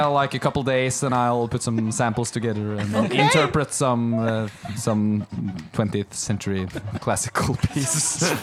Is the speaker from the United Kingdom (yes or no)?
no; Norway; from Norway. It's been great to be a part of this podcast.